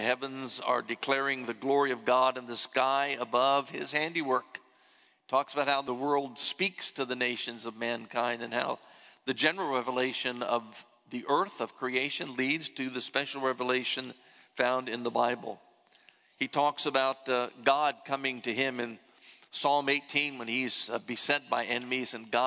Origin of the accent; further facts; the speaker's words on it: Ohio, United States; And reminded me when I was a boy growing up in Ohio, I know this is strange, but I used to love summer thunderstorms.